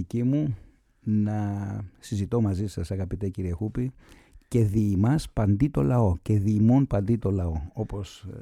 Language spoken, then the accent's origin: Greek; Greece; η φιλοδοξία μου εξαντλείται στην πατρίδα μου και τα συμφέροντα της Ελλάδος, του ελληνισμού και του ελληνικού λαού.